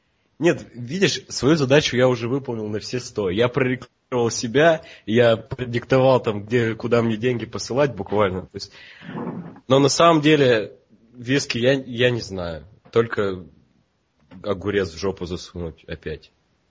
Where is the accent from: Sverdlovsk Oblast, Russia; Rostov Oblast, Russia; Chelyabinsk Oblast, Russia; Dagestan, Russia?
Sverdlovsk Oblast, Russia; Yekaterinburg; я родом с Екатеринбурга